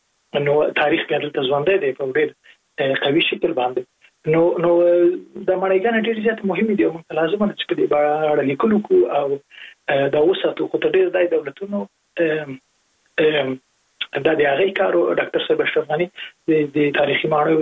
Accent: Jalalabad, Nangarhar, Afghanistan; زه په جره لابات کې لوی سوې

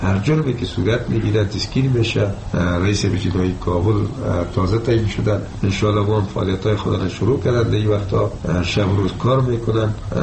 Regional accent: Afghanistan; ما افغان هستیم

